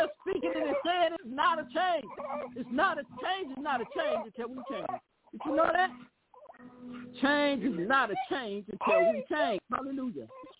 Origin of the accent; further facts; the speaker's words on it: Arkansas, United States; I've been down here in Arkansas, which is my hometown.